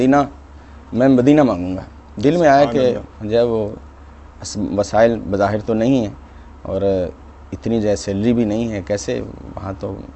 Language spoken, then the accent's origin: Urdu; Lahore, Punjab, Pakistan; میرا تعلق مرکز الاولیاء سے ہے،